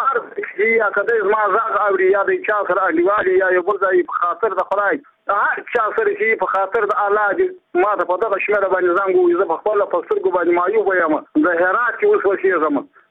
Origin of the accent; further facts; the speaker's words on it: Badghis, Afghanistan; زه خپل د بادغیس ولایت یم د مقر د ولسوالۍ یم دوړو د کلي یم.